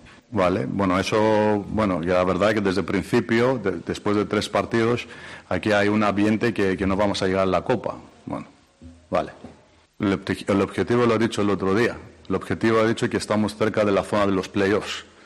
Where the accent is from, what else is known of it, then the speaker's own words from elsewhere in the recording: Greece; Y donde vengo yo de Grecia, la presión, si hablamos de presión y exigencia que tiene el equipo, el club, yo la he vivido desde que nací, ese mismo día.